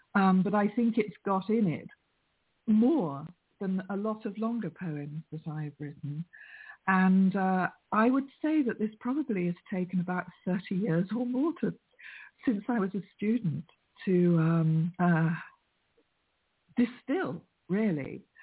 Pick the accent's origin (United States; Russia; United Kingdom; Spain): United Kingdom; England; Remember, I'm English.